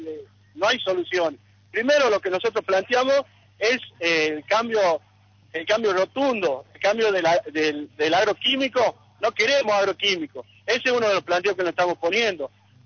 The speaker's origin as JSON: {"language": "Spanish", "region": "Tucumán", "country": "Argentina", "said": "soy un referente de Tucumán."}